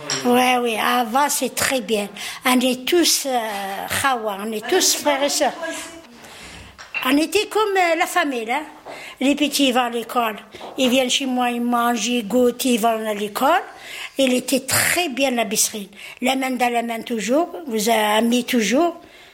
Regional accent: Algeria; now in France; Ici, je me sens français. Et quand je vais algérienne, je suis algérienne là-bas. Même ils me disent l'immigré, mais je suis algérienne quand même.

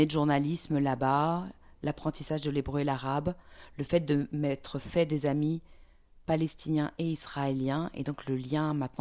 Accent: France; ce qui était mon grand privilège en tant que française et européenne, c'est qu'avec mon passeport français et ma carte de presse, je pouvais passer partout.

